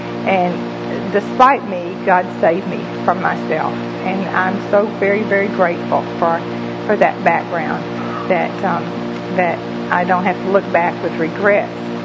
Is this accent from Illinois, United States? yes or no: no; Corpus Christi, Texas, United States; But I was raised in Corpus Christi, Texas, and went to the University of Corpus Christi.